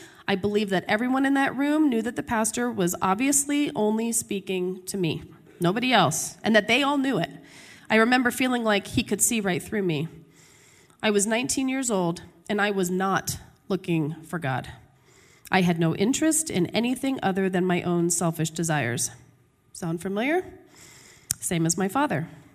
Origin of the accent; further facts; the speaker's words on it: Woodstock, New York, United States; born there; I was born in Woodstock, New York. Yes, that Woodstock. In the 70s, to a single unwed mother